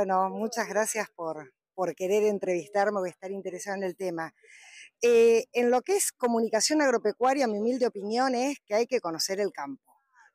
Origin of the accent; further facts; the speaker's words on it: Buenos Aires, Argentina; also born or lived in Pergamino; Yo he vivido 18 años en Pergamino, soy de Buenos Aires, pero he vivido en Venado Tuerto, en María Teresa